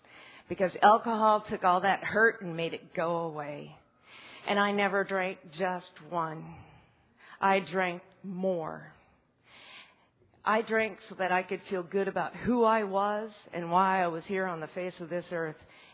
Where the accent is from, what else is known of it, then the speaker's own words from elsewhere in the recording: Montana, United States; Y'all, I'm from Montana. We don't say that there.